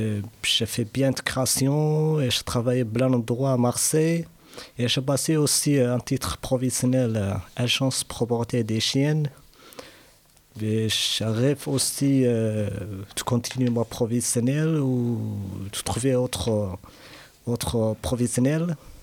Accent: Somalia; je viens de Somalie. Je suis, j'ai 29 ans, je suis marié.

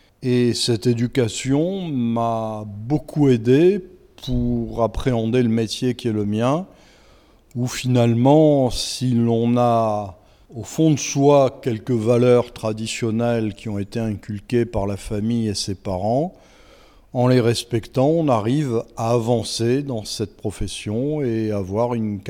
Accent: Algiers, Algiers Province, Algeria; Alors, moi, je suis né à Alger parce que mon père était ingénieur des arts et métiers et il était effectivement en poste à Alger lorsque je suis né.

